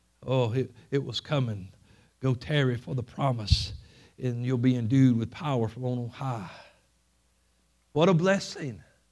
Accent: United States; born there; being born an American will not get me into heaven. Being born an American did not get me out of darkness.

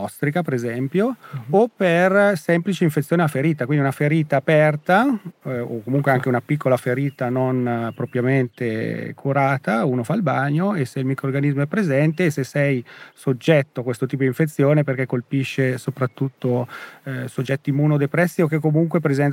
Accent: Cremona, Lombardy, Italy; born there; sono nato in pianura, perché sono nato a Cremona, sono originario della Lombardia

